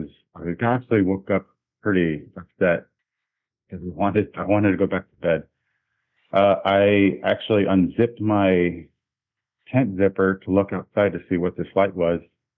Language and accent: English; Lake Tahoe, United States; I'm originally from Lake Tahoe, so I relate to it because it's special to me.